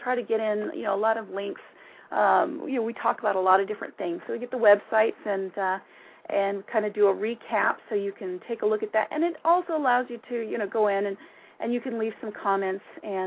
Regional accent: Kentucky, United States; You know, I am from Kentucky, by the way.

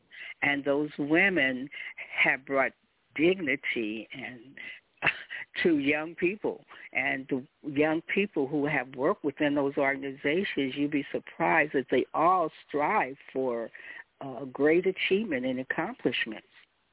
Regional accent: Alton, Illinois, United States; I'm originally from Alton, outside of St. Louis, Missouri.

